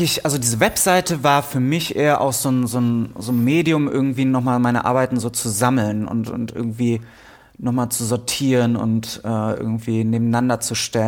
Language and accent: German; Münster, North Rhine-Westphalia, Germany; Ja, meine Heimatstadt.